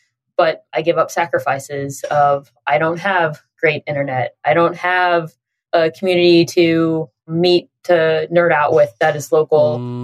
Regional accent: Dallas, Texas, United States; Born and raised in Dallas, by the way. So Dallas is headquarters to Match.com.

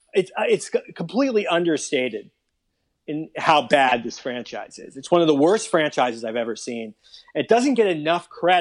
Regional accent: Miami, Florida, United States; Well, I mean, I'm down here in South Florida, and I grew up in Miami, and my University of Miami fans have that complex now.

